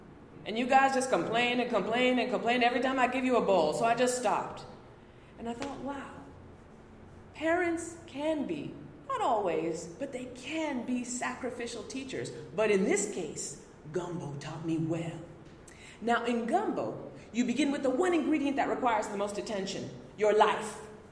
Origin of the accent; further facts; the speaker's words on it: Montreal, Quebec, Canada; also born or lived in Vancouver / Istanbul; So I grew up in Montreal. I lived away from Montreal for many years. I grew up here, and when I was in my mid-20s or so, I moved to Vancouver. And then a little while after that, I moved to Istanbul. And then I moved back to Vancouver, and then I moved back here.